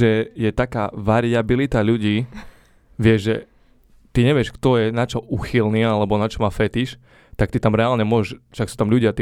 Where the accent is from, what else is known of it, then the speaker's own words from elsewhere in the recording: Sečovce, Košice Region, Slovakia; Ako sa hovorí u nás v Sečovciach, thank you for having me.